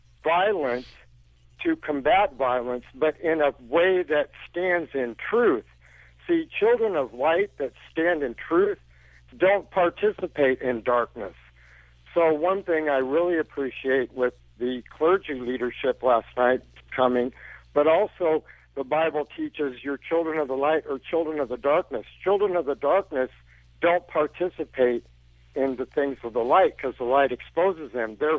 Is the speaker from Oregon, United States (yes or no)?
yes; Portland, Oregon, United States; Born and raised in Portland, 53 years old, honorable discharge veteran